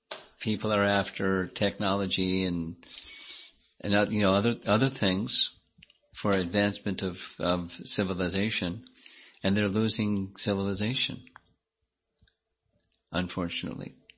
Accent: United States; Growing up in America, I didn't know anything about Vedic culture or anything.

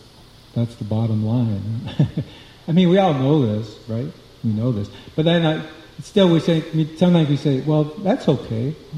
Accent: United States; yeah, I'm an American, this is part of, you know, it's really important who the president is.

